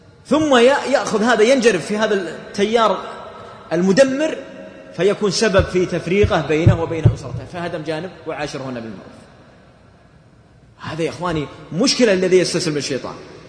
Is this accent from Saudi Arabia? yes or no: yes; Saudi Arabia; الدولة عندنا في السعودية